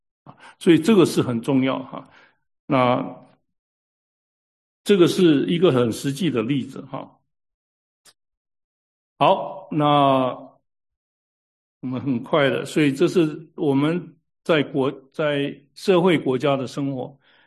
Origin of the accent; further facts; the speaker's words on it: Taiwan; 我从台湾来，我们又从国内来